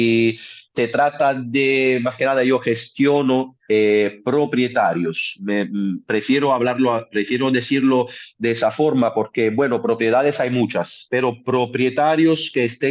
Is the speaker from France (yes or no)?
no; Italy; Spanish is a second language; now in Canary Islands, Spain; italiano, casi mitad de mi vida pasada en Canarias, soy padre de dos